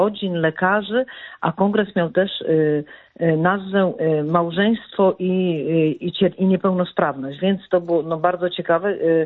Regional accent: Szczecin, West Pomeranian Voivodeship, Poland; ze Szczecina byliśmy

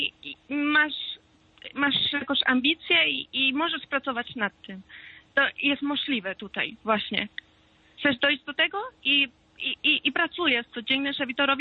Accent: Venezuela; Polish is a second language; now in Poland; jak zawsze mówię tutaj, że jestem z Wenezueli

